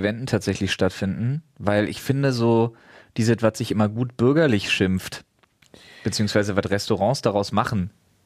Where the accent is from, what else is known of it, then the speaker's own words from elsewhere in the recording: East Germany, Germany; ich bin auch Ossi